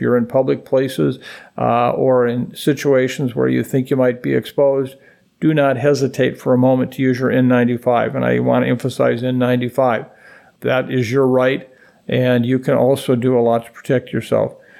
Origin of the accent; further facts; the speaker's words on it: Minnesota, United States; The one outlier continues to be my home state of Minnesota